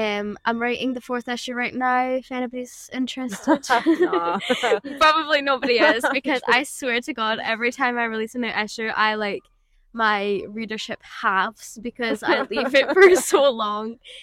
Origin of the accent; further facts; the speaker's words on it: Glasgow, Scotland, United Kingdom; I'm from the South Side, but I can't say that there's... Well, I don't know. Haven't lived there in a while.